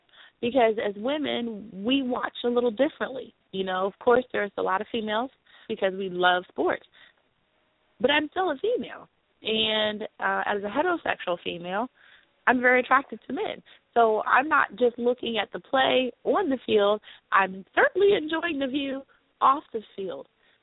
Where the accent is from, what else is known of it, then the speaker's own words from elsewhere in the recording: Washington, District of Columbia, United States; I grew up in the Washington, D.C. area, but everyone who listens to the show knows that I am a diehard Cowboys fan.